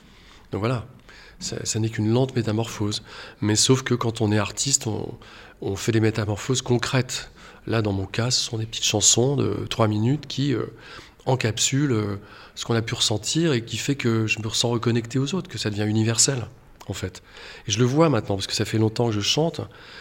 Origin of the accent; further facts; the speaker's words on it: Rennes, Brittany, France; also born or lived in Algeria; je suis rennais, enfin, je suis né en Algérie, mais j'ai grandi à Rennes.